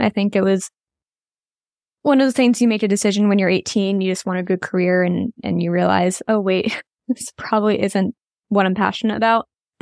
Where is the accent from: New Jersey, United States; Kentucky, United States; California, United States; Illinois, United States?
New Jersey, United States; And I'm originally from New Jersey and went to Penn State.